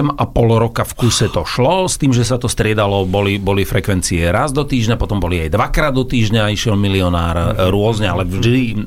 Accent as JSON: {"language": "Slovak", "town": "Bratislava", "region": "Bratislava Region", "country": "Slovakia", "said": "Ja som Bratislavčan."}